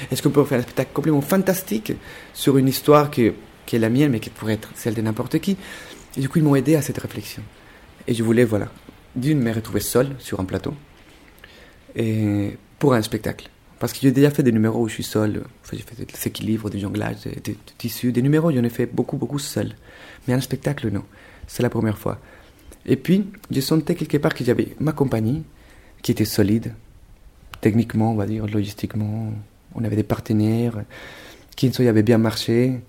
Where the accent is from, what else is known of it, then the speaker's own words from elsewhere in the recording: Bogotá, Colombia; Alors moi, je viens de Colombie. Je suis né à Bogota.